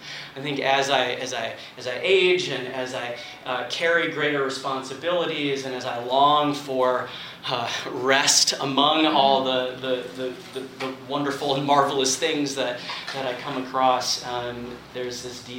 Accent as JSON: {"language": "English", "region": "Ohio", "country": "United States", "tie": "born or raised there", "said": "I had spent some time in my home state of Ohio over the summer"}